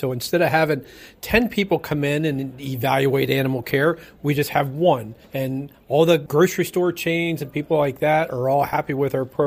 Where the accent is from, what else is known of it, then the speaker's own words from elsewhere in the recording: Trout Run, Pennsylvania, United States; I'm from Trout Run, Pennsylvania